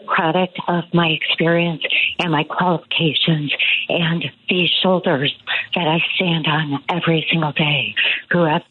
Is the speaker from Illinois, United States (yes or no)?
yes; Park Ridge, Illinois, United States; So I grew up in the northwest suburbs in Park Ridge. I've lived in the city for 30 years, come from a really close-knit family